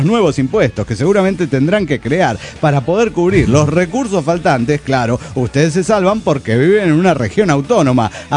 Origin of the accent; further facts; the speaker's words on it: Cochabamba, Bolivia; now in Buenos Aires, Argentina; de Buenos Aires, Argentina, cochalo inmigrante.